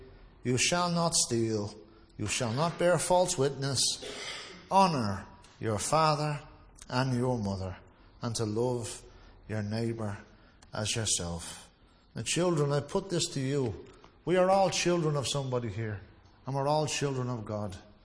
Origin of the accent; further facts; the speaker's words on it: Ireland; And I know growing up in Ireland, not all mothers, but some of them dote so much love over the sons as to the neglect of the daughters.